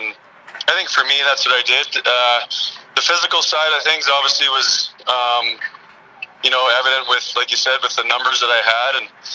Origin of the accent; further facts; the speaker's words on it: Calgary, Alberta, Canada; I was obviously lucky to have been given the chance to do that with my hometown team in Calgary when we moved out when I was 14 years old.